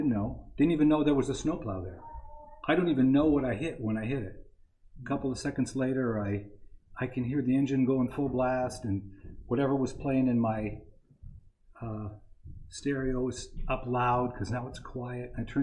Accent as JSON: {"language": "English", "town": "Columbia Falls", "region": "Montana", "country": "United States", "tie": "born or raised there", "said": "I grew up in Columbia Falls, Montana, upper Flathead Valley, and my dad built a house in the early 60s"}